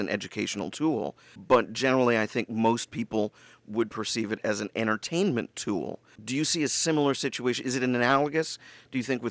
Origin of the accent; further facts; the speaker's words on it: Michigan, United States; there was a lot of talk back in my home state of Michigan and elsewhere around this country